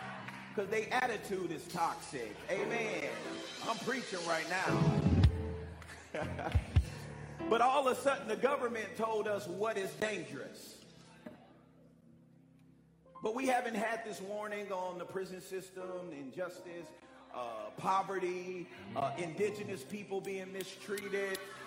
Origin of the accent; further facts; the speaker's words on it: Oakland, California, United States; I would look in the United States, I'm from Oakland, California, and you look in the States